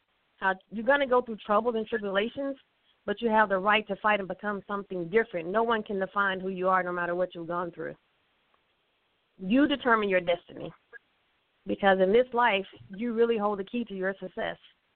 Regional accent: Arkansas, United States; I was born and raised in Arkansas, and so I came from an entrepreneur family.

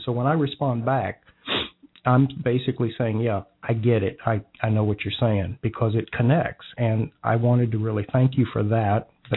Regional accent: the South, United States; I grew up in the South, so I had to do something.

